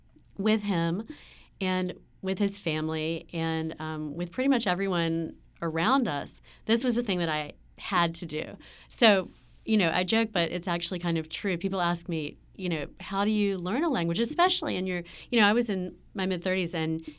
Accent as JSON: {"language": "English", "town": "Wilmington", "country": "United States", "tie": "born or raised there", "lives_now": "Paris, France", "said": "I grew up in Wilmington. Like most people, didn't do a lot of traveling, a lot of speaking French growing up in Wilmington."}